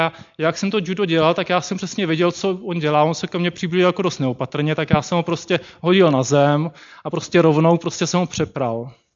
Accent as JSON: {"language": "Czech", "country": "Slovakia", "tie": "born or raised there", "said": "já jsem se narodil na Slovensku, ale rodina celá jsme byli jako Češi a teďka jsme vlastně žili na Slovensku. Já jsem začal chodit do školy a já jsem neuměl moc slovensky."}